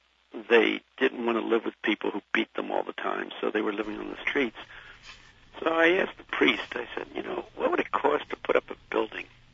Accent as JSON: {"language": "English", "town": "Philadelphia", "region": "Pennsylvania", "country": "United States", "tie": "born or raised there", "said": "I'm in Philadelphia. I'm in my hometown."}